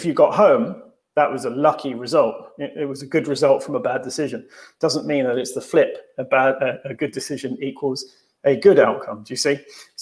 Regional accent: United Kingdom; we have an S because we're British, not a Z.

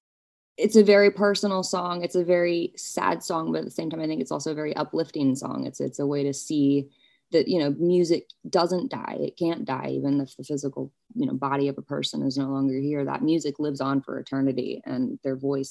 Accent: New York, United States; Cause I grew up in New York

